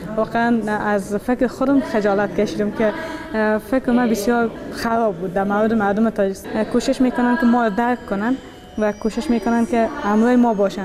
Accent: Afghanistan; مردم تا میشنون که ما افغان هستیم از ما فرار میکنن

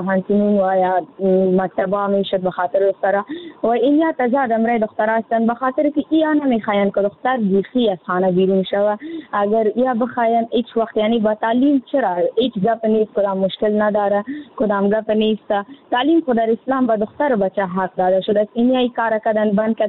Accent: Afghanistan; ما افغان هستیم،

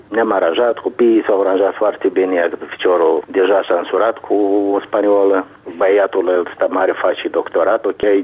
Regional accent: Moldova

